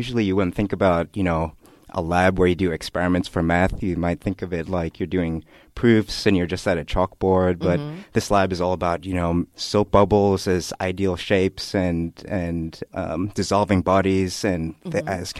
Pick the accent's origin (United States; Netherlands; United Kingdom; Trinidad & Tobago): Trinidad & Tobago; also born or lived in Middle East; I grew up in the Middle East. Mm-hmm. I'm from Trinidad. Both my parents are from Trinidad uh-huh. in the Caribbean.